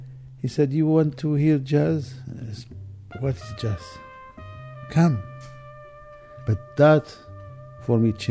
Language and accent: English; Morocco; moved away; Because when you immigrate from any country, and I immigrated from Morocco to here, every time I have longing for that life that I left there.